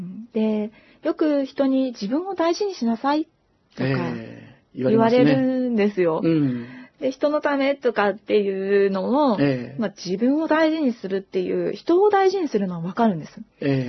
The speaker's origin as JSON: {"language": "Japanese", "region": "Hokkaido", "country": "Japan", "said": "私の実家は北海道でして、あの、地平線がブワーッと広がっていて、"}